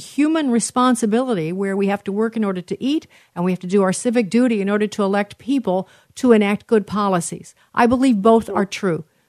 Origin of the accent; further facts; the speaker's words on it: Illinois, United States; I see the result of that in my home state of Illinois